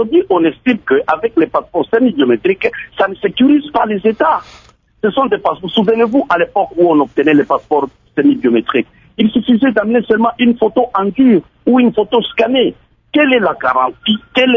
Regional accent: DR Congo; nous ne pouvons pas imposer notre volonté en tant que Congolais.

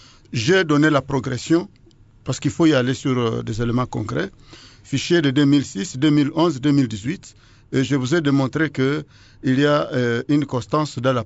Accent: DR Congo; Nous sommes Congolais, nul n'est censé ignorer la loi.

